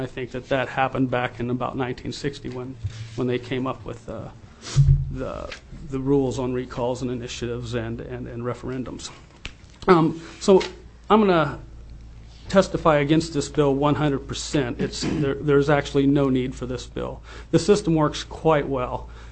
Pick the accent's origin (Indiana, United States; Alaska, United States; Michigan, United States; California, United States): Alaska, United States; Wasilla; I'm from Wasilla area